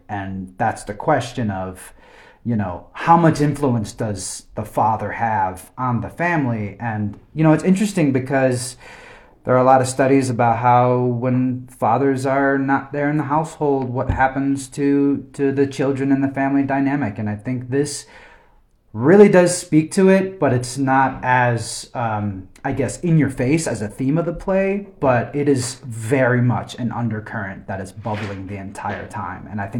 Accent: Chicago, Illinois, United States; I'm from Chicago. I'm not from Montana.

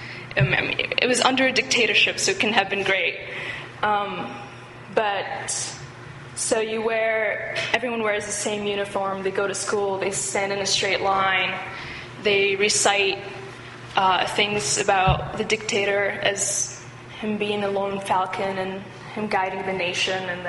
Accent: Benghazi, Benghazi District, Libya; English is a second language; 23 years old. I study political science here. I was born and raised in Benghazi, Libya.

